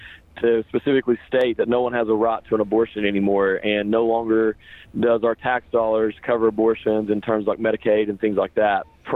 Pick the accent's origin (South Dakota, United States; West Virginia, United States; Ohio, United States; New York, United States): West Virginia, United States; I'm from Southern West Virginia.